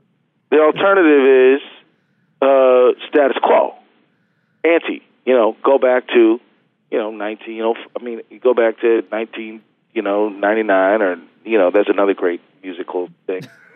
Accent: Minnesota, United States; He's my hometown boy. You know, I mean, you know, we're Minnesotans, right?

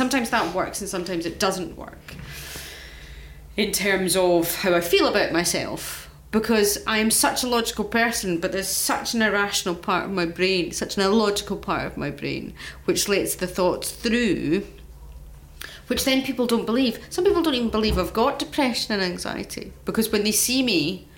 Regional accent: Scotland, United Kingdom; Used to be a lawyer. I'm Scottish. I'm very rational.

